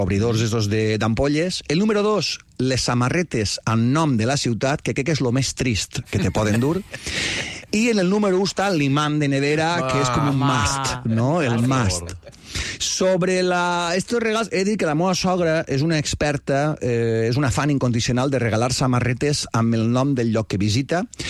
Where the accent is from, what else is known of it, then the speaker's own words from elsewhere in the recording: Sueca, Valencian Community, Spain; el concurs internacional de paelles del meu poble, a Sueca.